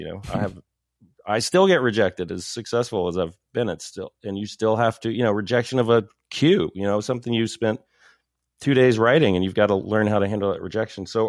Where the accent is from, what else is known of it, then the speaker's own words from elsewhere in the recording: Paris, Texas, United States; I did. I grew up in Paris, Texas, I was a child of the 70s, and there was no internet in the small town of Paris, Texas.